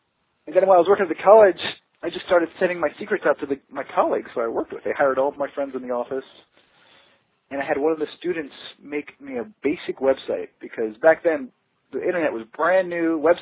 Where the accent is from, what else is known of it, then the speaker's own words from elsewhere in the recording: Connecticut, United States; Well, you know, I grew up in Connecticut, and I have a crazy story because I used to be afraid to fly.